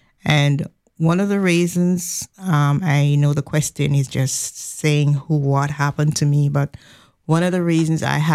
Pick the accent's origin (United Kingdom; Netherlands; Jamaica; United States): Jamaica; I am from Jamaica, and as early as 8 years old